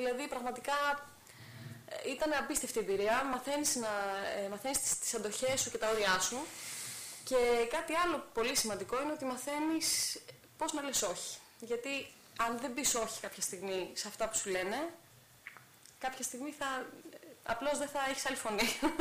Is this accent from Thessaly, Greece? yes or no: yes; Larissa, Thessaly, Greece; είμαι από τη Λάρισα